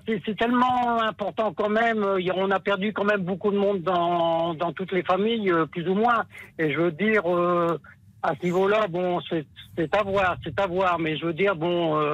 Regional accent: Berck, Hauts-de-France, France; je rentre à la maison et puis je vais faire un petit tour à la plage, hein, je suis de Berck.

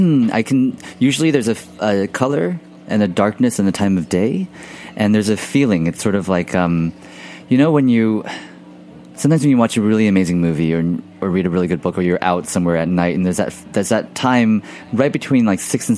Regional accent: Houston, Texas, United States; I grew up in Texas, and in Houston, which is about 5 hours outside of New Orleans.

